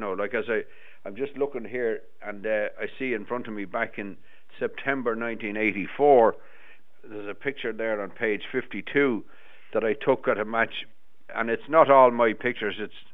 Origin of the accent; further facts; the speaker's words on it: Dublin, Leinster, Ireland; I'm from Harold's Cross in Dublin, and the dog track was only 500 yards away.